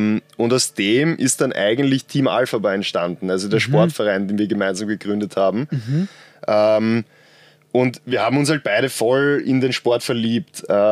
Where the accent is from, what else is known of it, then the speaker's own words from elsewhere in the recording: Vienna, Austria; Genau, bin aus Wien, ja, geboren und noch immer.